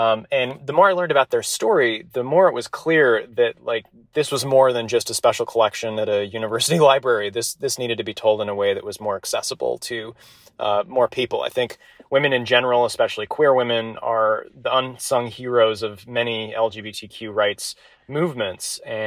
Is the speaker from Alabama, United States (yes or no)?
no; Salt Lake City, Utah, United States; Yeah, born and raised in Salt Lake City. And, you know, I was not Mormon myself, but I call myself Mormon adjacent.